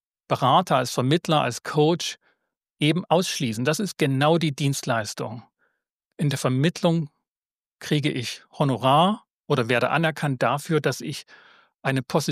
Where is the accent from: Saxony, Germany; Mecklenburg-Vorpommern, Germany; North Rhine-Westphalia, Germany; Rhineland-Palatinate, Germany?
Saxony, Germany; ich komme aus dem Erzgebirge